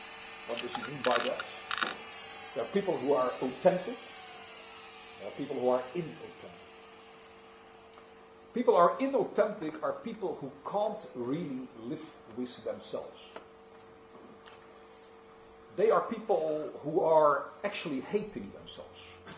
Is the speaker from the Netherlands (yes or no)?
yes; Netherlands; English is a second language; You will have to get used to my English. I'm originally from Holland, and that explains my accent